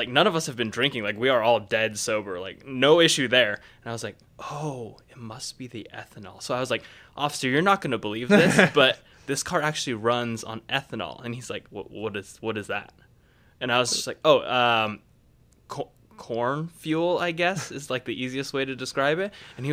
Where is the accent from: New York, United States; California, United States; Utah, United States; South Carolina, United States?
Utah, United States; Salt Lake City; So I grew up in Utah. I'm born and raised in Salt Lake City.